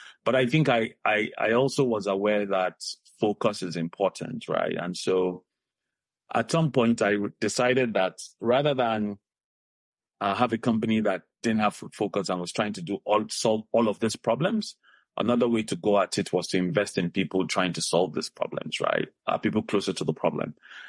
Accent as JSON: {"language": "English", "region": "Northern Nigeria", "country": "Nigeria", "tie": "born or raised there", "said": "I'm a Nigerian global citizen, proud Yoruba man, grew up in the northern part of Nigeria, so I speak Hausa, Yoruba, as well as a little bit of Igbo, because I took a wife from the eastern part of Nigeria."}